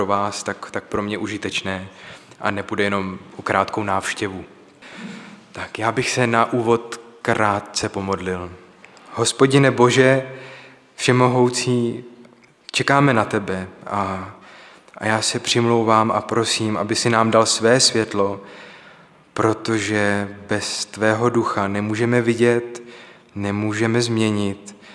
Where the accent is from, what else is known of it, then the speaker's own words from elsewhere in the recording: Brno, South Moravian Region, Czechia; Já vás zdravím z Brna, jenom abych možná se trochu představil, jsem z Brna z Královopolského sboru, kde sloužím na částečný úvazek jako pastorační asistent.